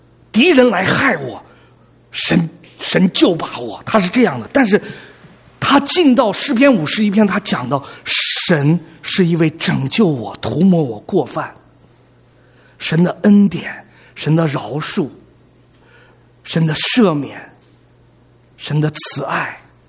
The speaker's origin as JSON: {"language": "Chinese", "country": "China", "said": "但是我们大陆人好像对这个罪，对神的救赎， 我觉得我们没有很深的认识"}